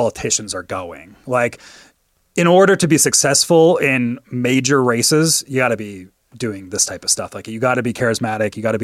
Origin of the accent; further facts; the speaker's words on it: Canada; accent: Canadian; I sometimes start to, when I go up to Canada, I sometimes start to develop my Canadian accent back again, where I'll like stretch out my A's and my O's a little bit